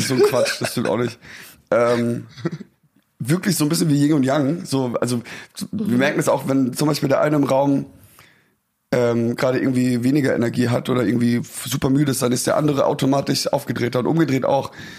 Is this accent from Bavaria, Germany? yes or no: no; Darmstadt, Hesse, Germany; wir kommen aus Darmstadt und da haben wir halt auch so ein bisschen unsere Ruhe